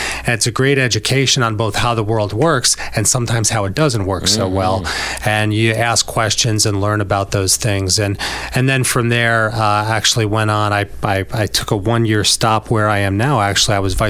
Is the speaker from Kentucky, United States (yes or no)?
no; Newburgh, New York, United States; I grew up in Newburgh. I went to Walk Hill High School, went away to engineering school for a while, came back and finished my studies at SUNY New Paltz